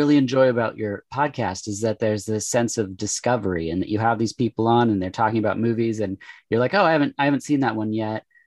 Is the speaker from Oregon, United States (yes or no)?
yes; Oregon, United States; I am born and raised in Oregon. I live in Portland now for the past like 20 years, I guess.